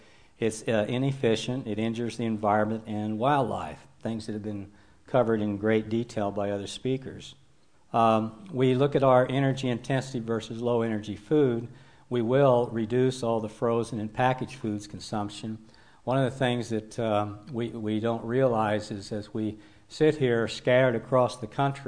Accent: the Ozarks, United States; I was raised in the Ozarks, and we never talked about consuming and things like that.

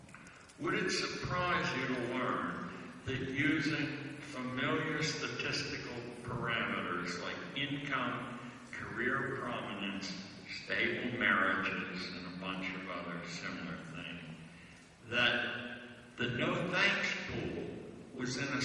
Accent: Pittsburgh, Pennsylvania, United States; now in New York, United States; I'm as greedy as the next Pittsburgher.

